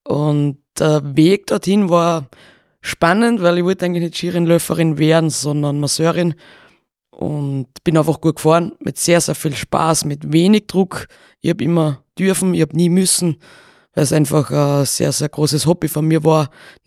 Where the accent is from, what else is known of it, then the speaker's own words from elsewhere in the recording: Lachtal, Styria, Austria; Also ich komme vom Lachtal, vom Bezirk Murau. Ich bin direkt in der Skipiste aufgewachsen. Meine Eltern haben eine Skihütte gehabt, das Café Hannes am Lachtal.